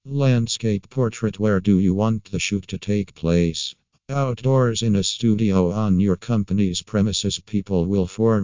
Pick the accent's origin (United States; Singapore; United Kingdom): Singapore; from Singapore.